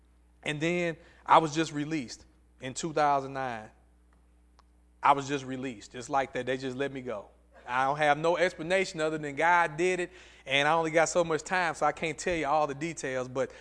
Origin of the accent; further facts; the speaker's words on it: East St. Louis, Illinois, United States; I wasn't born in the church. I was from East St. Louis, committing crimes all over there in the St. Louis area